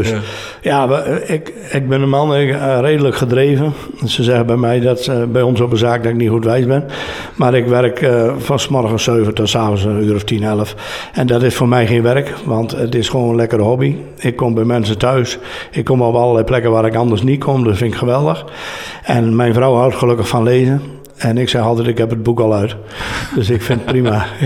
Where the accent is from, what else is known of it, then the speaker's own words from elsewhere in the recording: Drenthe, Netherlands; Ik ben een Drent, dat spreekt me ook aan. Ik ben in hart en nieren een Drent, dus prachtig.